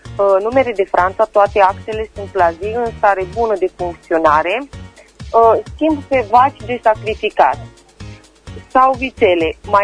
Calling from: Ramul Mare, Timiș County, Romania; sunt din Ramul Mare, județul Timiș.

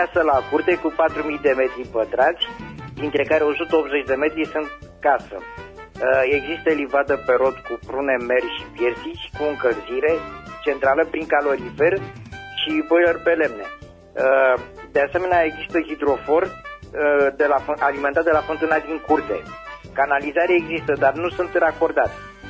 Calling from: Săvârșini, Arad County, Romania; Bună ziua, sunt din Săvârșini, aș vrea să își pun anunț.

